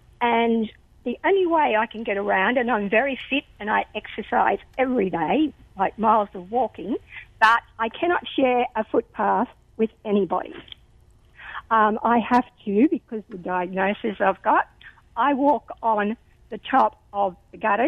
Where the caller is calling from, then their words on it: Dubbo, New South Wales, Australia; I'm ringing from Dubbo.